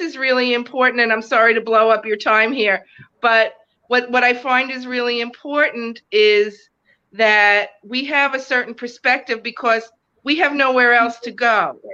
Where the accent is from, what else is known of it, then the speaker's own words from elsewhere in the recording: Brooklyn, New York, United States; born there; And I was born in Brooklyn Hospital.